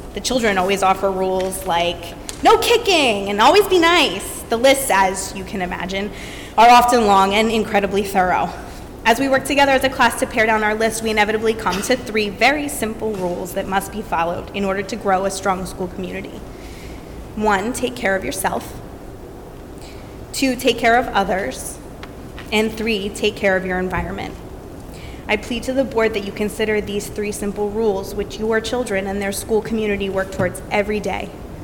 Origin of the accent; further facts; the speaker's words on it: Clinton Township, United States; Like a number of my colleagues, I grew up in Clinton Township and was lucky to have teachers like Dale Marsh, Jean Kincaid, and Grace Balog.